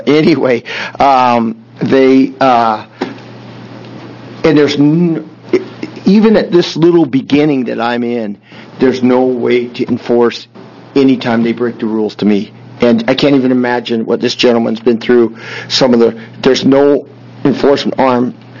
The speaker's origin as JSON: {"language": "English", "town": "Roseburg", "region": "Oregon", "country": "United States", "said": "Mr. Chairman and members … I'm a rancher from Roseburg, Oregon."}